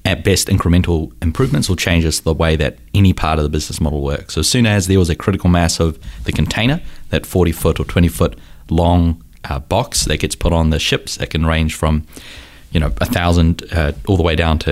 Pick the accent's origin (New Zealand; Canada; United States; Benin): New Zealand; I come from New Zealand originally.